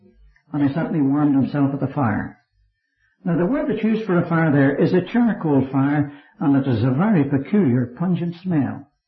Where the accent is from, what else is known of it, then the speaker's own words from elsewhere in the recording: Northern Ireland, United Kingdom; born there; I was born here in Northern Ireland.